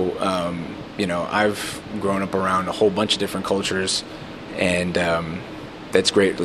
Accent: El Sobrante, California, United States; I am 32 years old, and I grew up in El Sobrani, California.

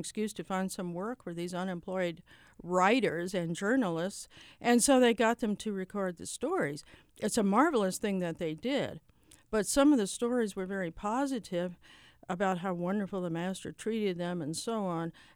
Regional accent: New Orleans, Louisiana, United States; All right, I grew up in New Orleans, and I lived in a neighborhood where the white people in that neighborhood, they all had maids.

